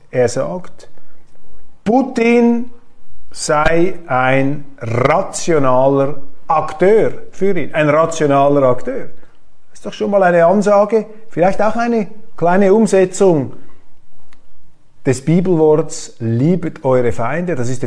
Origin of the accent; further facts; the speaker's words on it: Switzerland; Das kann ich natürlich nicht machen als Schweizer.